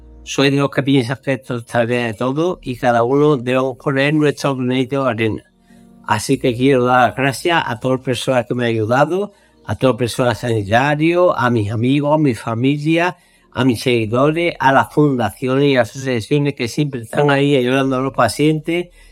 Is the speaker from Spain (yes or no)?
yes; Seville, Andalusia, Spain; tengo 55 años, soy de Sevilla